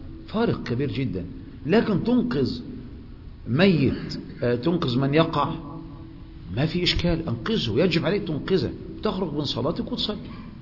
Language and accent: Arabic; Egypt; لكن احنا كمصريين ما ينفعش